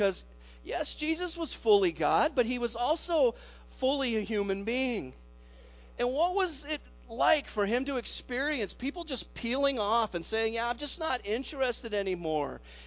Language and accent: English; Lima, Ohio, United States; He was from Dayton, Ohio. I was from Lima, Ohio at the time.